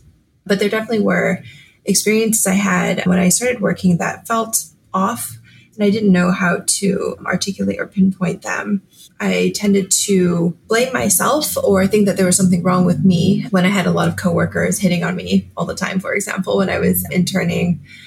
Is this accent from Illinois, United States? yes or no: no; California, United States; Yeah, so I grew up in the Bay Area surrounded by tech